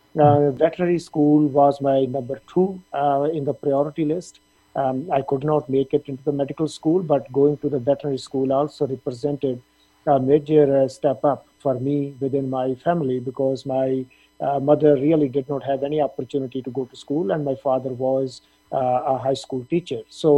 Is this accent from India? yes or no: yes; Punjab, India; I grew up in Punjab, India, in a village, and in a very typical agricultural family.